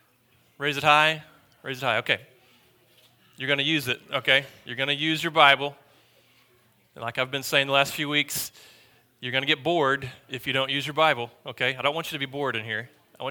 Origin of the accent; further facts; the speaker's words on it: Choctaw, Oklahoma, United States; Now, I grew up in Choctaw, and let me tell you, Choctaw was not known for their tennis players, okay? It was not really a tennis town.